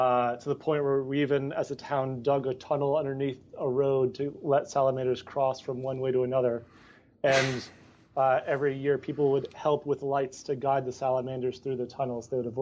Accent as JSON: {"language": "English", "town": "Amherst", "region": "Massachusetts", "country": "United States", "tie": "born or raised there", "said": "So I grew up in a bit of a hippie town. I grew up in Amherst, Massachusetts. So that's a five-college town."}